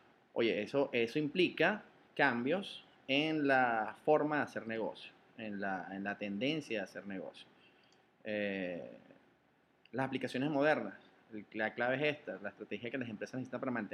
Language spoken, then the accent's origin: Spanish; Venezuela; soy de Venezuela